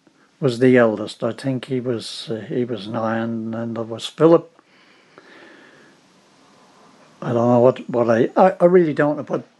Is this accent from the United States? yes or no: no; Dublin, Leinster, Ireland; I was born on the north side of Dublin in Summerhill, but I think I was born in the Rotunda Hospital, but that's where we lived.